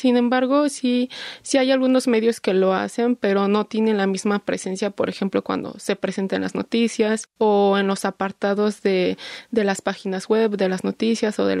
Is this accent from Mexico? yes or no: yes; Ecatepec, State of Mexico, Mexico; now in Atizapán de Zaragoza, Mexico; yo nací y crecí en Ecatepec precisamente y ahorita vivo en Atizapán de Zaragoza, ¿no?